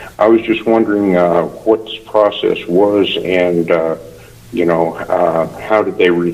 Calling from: Alaska, United States; I'm calling from Alaska.

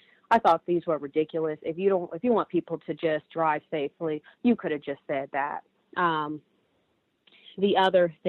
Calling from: Ohio, United States; from Ohio. I'd actually recently moved. I moved from Ohio to Nevada

